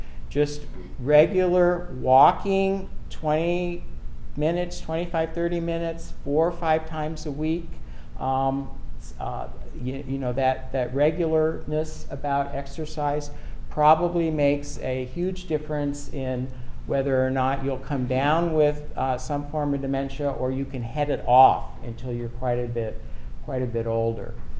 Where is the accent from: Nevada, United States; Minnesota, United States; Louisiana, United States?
Minnesota, United States; born there; I was born in Minnesota.